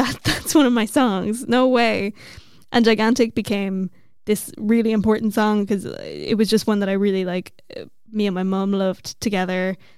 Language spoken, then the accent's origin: English; Ramelton, County Donegal, Ireland; Christmas in Remelton. That's a personal favorite. That's the village I grew up in Donegal.